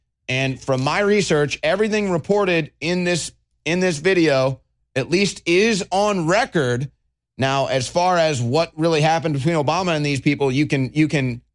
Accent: St. Louis, Missouri, United States; These are just on record incidents in just my hometown of St. Louis.

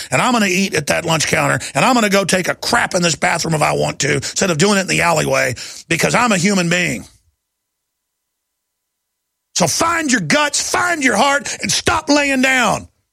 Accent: Dallas, Texas, United States; The best education I ever got was growing up in Dallas and being around rough people

